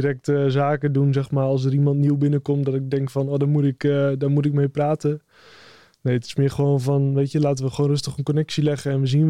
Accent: Groningen, Netherlands; ik kom officieel uit Groningen

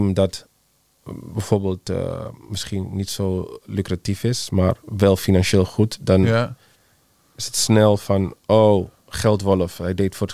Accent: Netherlands; Ik denk, althans zover ik me kan heugen, zijn we als Nederlanders altijd zo geweest.

